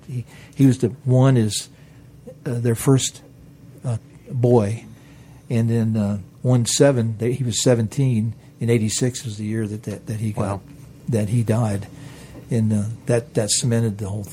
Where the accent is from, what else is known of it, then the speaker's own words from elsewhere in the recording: Cocoa, Florida, United States; I grew up in Cocoa, Rockledge, and I used to go back all the time.